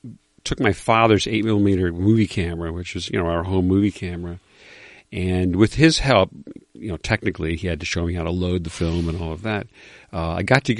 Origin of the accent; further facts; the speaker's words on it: Syracuse, New York, United States; I grew up in Syracuse, New York, upstate New York.